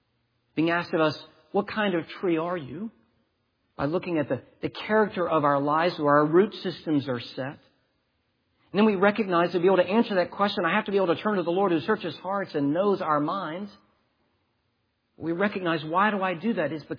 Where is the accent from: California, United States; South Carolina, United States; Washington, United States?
South Carolina, United States; I grew up around South Carolina long pines.